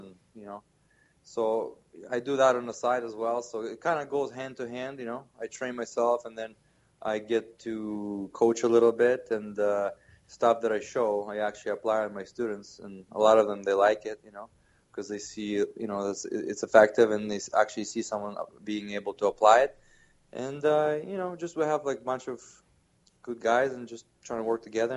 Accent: Toronto, Ontario, Canada; So I'm from Toronto originally myself

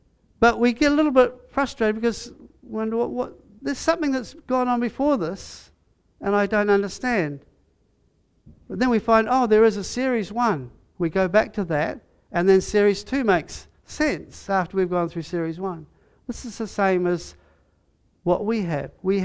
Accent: New Zealand; we grew up here in New Zealand

